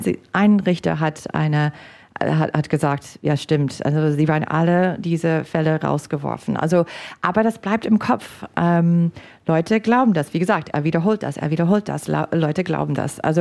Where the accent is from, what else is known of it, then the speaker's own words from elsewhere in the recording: United States; German is a second language; now in Germany; als Amerikanerin im Ausland